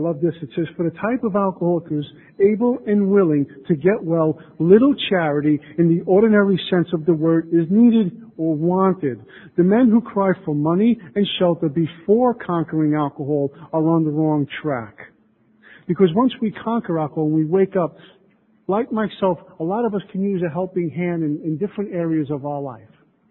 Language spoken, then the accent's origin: English; New York, United States; He's from Texas. I'm from New York. I talk funny